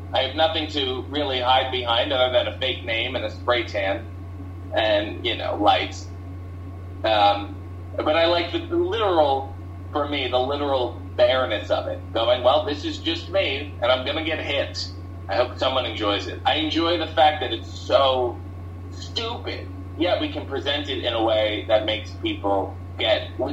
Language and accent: English; Canada; I think being Canadian, you ended up being more of a WWF fan because we didn't have as much access to WCW.